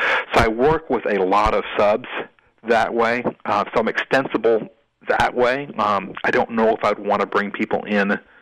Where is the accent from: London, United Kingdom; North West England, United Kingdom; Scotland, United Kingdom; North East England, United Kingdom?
Scotland, United Kingdom; So I'm a Scottish boy.